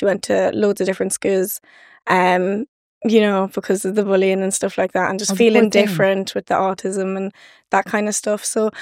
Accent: Leinster, Ireland; I'm from Westmeath.

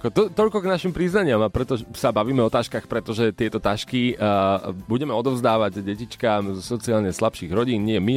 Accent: Piešťany, Trnava Region, Slovakia; Som obyčajný chalán z Piešťan, ktorého denne posielali vieškam.

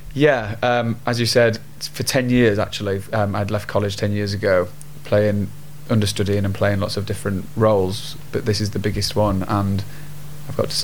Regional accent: Sheffield, Yorkshire and the Humber, United Kingdom; So I did lots of things growing up in Sheffield.

